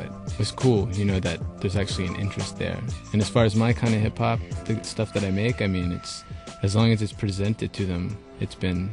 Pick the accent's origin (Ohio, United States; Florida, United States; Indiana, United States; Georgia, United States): Georgia, United States; Atlanta; No, I mean, I grew up in Atlanta, and hip-hop is what the first music I was introduced to.